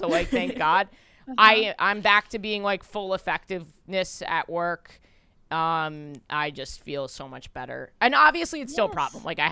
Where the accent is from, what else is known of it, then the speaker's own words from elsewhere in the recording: New York, United States; Because I just like expressing myself and, like, I'm a New Yorker or whatever.